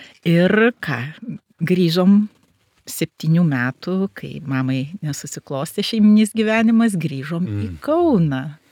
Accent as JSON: {"language": "Lithuanian", "region": "Samogitia", "country": "Lithuania", "said": "esu iš Žemaitijos, nors mano mama kaunietytė, kaunietė, gimusi Kaune, nutekėjo į Žemaitiją."}